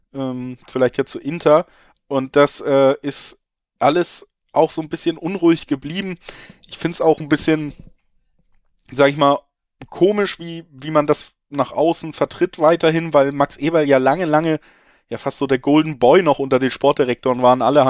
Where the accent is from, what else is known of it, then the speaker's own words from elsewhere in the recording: Hamburg, Germany; Ich komme aus Hamburg